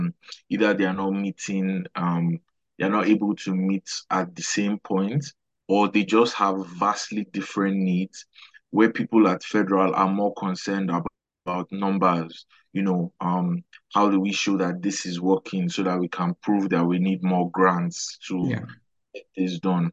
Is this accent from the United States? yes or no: no; Nigeria; moved away as an adult; now in Aberdeen, United Kingdom; I'm from Nigeria. I came over to Aberdeen in January of 2024 for my master's of science in public health and health promotion.